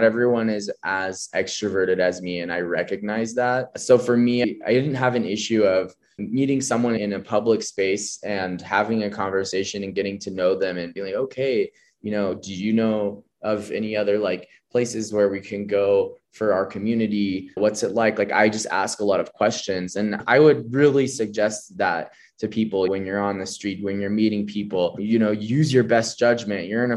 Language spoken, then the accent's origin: English; Reno, Nevada, United States; also born or lived in China; I was from Reno, which is really, you know, relatively small town. And I just had that small town mentality.